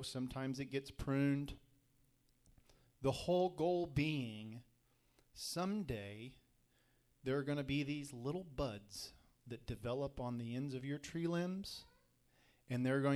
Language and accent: English; United States; born there; Like me, being born an American, I am born in this country.